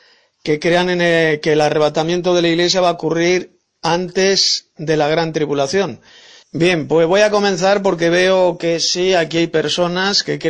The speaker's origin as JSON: {"language": "Spanish", "town": "Madrid", "region": "Community of Madrid", "country": "Spain", "said": "de Madrid, España"}